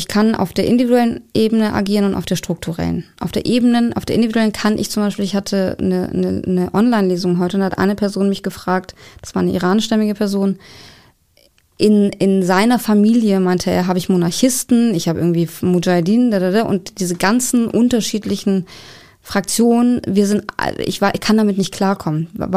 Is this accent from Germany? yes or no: yes; Southern Germany, Germany; ich komme aus dem Süden